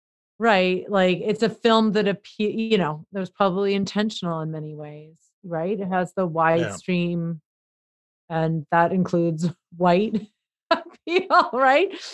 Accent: Los Angeles, California, United States; I grew up in a mostly white neighborhood and a white, you know, all that, but I grew up in Los Angeles.

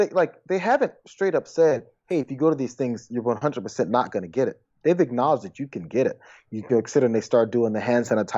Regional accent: United States; I'm an American. I have the freedom to shoot myself in the face

